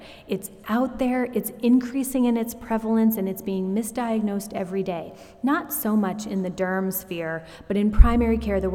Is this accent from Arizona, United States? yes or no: yes; Arizona, United States; I grew up in Arizona.